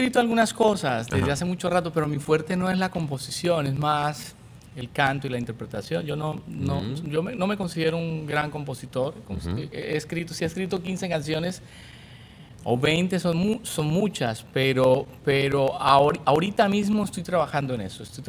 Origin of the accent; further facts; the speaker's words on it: Colombia; nosotros tenemos algunas cosas en Colombia, en familia, con mi esposa. Tenemos un pequeño centro comercial en mi pueblo natal.